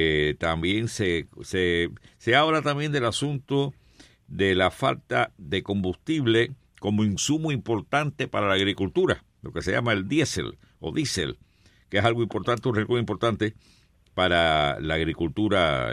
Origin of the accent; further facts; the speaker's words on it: Remedios, Villa Clara, Cuba; estoy acá con Mandelivia, que es de Las Tunas, y ella está conmigo, que soy de Remedio.